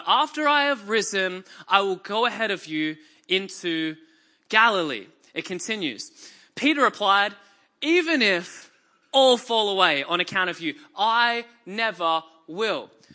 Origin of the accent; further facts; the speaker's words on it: Australia; Because as an Australian who watches a significant amount of TV